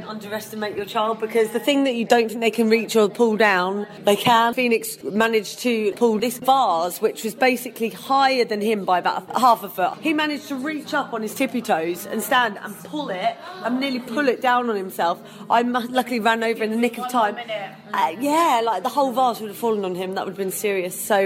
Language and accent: English; Newcastle, North East England, United Kingdom; I am from Newcastle, so there you go.